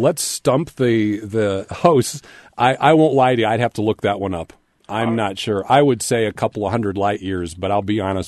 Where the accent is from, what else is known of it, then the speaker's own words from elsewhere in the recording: Decatur, United States; It took me back to my younger days growing up in Decatur and having a telescope out.